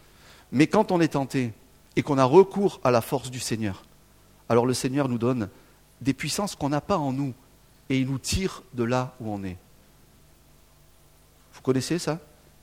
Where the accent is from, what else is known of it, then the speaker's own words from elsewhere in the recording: south of France, France; Moi, je viens d'un pays, sud de la France, où la passion, c'est très bien, tu vois.